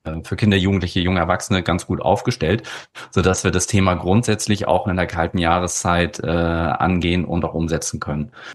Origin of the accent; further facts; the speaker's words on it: Kiel, Schleswig-Holstein, Germany; born there; also ich bin in Kiel geboren, nach dem Abi hier auf die Insel gezogen bin